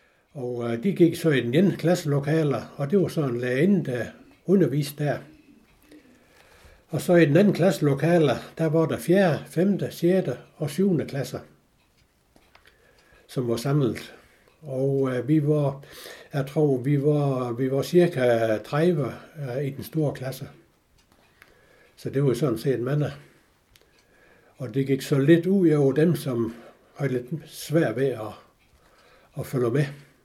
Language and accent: Danish; Tobel, Region of Southern Denmark, Denmark; Født og opvokset i Tobel. Det er sådan en lille landsby, der ligger imellem Brørup og Ribe.